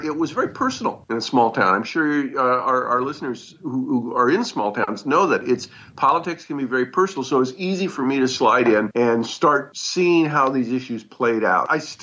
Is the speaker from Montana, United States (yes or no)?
yes; Montana, United States; your favorite place on Earth, Glacier National Park, you go about 60 miles east of there, and you've got my hometown. It was an oil boom and a railroad hometown.